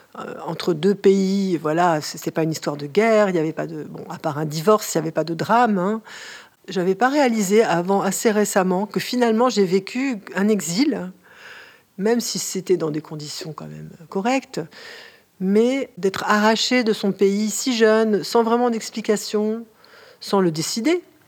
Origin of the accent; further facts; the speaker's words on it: France; Donc, moi, je me considère comme française. J'ai un petit accent français quand je parle en anglais. Je parle un petit peu moins bien que le français.